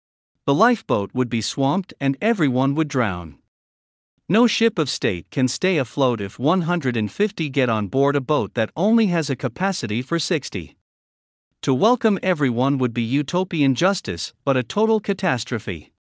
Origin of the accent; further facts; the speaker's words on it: Canada; Let me, as one Canadian, offer some prescriptions for a healthier immigration and a healthier Canada.